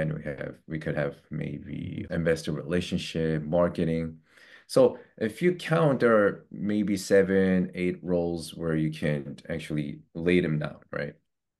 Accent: New York, United States; maybe I'm able to do that because I'm from New York.

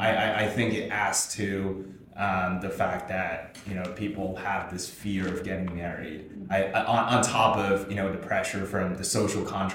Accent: Beijing, China; since I was born and raised in Beijing, China.

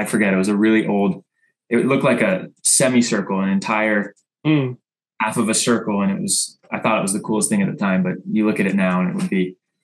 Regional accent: Honolulu, Hawaii, United States; Obviously, I grew up in Honolulu, Hawaii, but I didn't surf much growing up.

